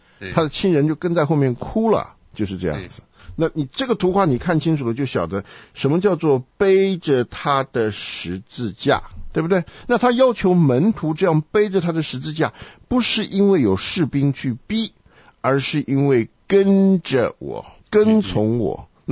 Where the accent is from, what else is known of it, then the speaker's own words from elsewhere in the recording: China; 我们中国人最常用拿来做借口的就是说